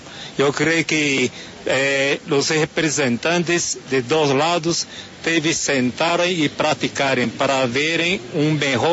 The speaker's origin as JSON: {"language": "Spanish", "country": "Taiwan", "tie": "born or raised there", "also_born_or_lived": "Brazil", "second_language": "Spanish", "moved": "yes", "lives_now": "Colombia", "said": "ya tengo mucho tiempo viviendo fuera de Taiwán, mi tierra natal."}